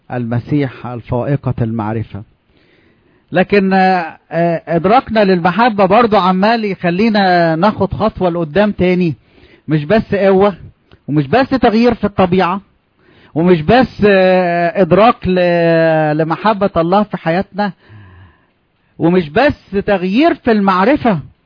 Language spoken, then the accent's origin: Arabic; Upper Egypt, Egypt; عندنا في الصعيد انا لما قلت المثل ده الناس عملوا لي ايه؟